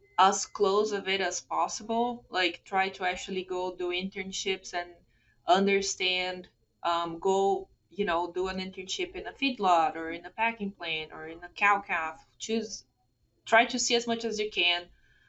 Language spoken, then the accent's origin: English; São Paulo, Brazil; English is a second language; We lived in a small town in the countryside of Sao Paulo State. So when I say I'm from Sao Paulo, sometimes people imagine like the huge metropolitan area, and that's not at all what I grew up with.